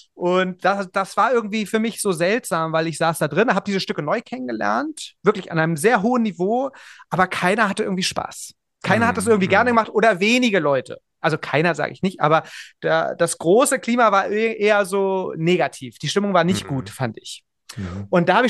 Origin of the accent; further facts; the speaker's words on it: Germany; Ja, ich bin in Deutschland geboren und auch sozialisiert.